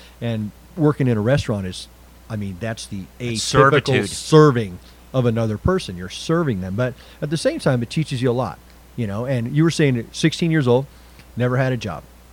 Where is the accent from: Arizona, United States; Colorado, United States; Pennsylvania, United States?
Colorado, United States; I made the deadline here in Colorado. I was freaking 4 years old in kindergarten.